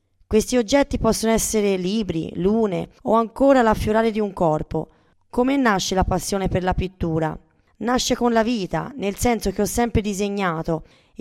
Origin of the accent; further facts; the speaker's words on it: Bolzano, Trentino-Alto Adige, Italy; born there; also born or lived in Modena; now in Rome, Italy; Sono a Roma da 4 anni. Ho lavorato molto intensamente a Modena. Sono nata a Bolzano.